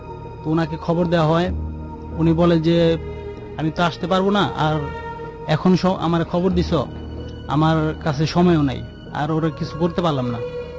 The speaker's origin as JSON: {"language": "Bangla", "town": "Gazipur", "region": "Dhaka Division", "country": "Bangladesh", "said": "আর আমি এসেছি গাজীপুর থেকে।"}